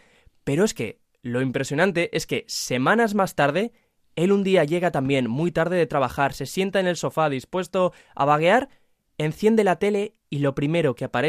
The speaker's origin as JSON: {"language": "Spanish", "town": "Valencia", "region": "Valencian Community", "country": "Spain", "said": "Yo soy de Valencia"}